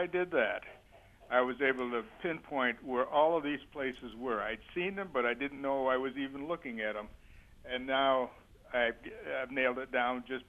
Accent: Newfane, New York, United States; I'm writing the history of my hometown up in Newfane, north of Lockport.

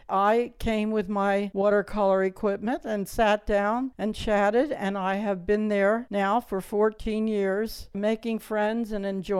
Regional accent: Pennsylvania, United States; moved away; I grew up in Montgomery County near Valley Forge. That was great fun. Later on, I moved to Southern California

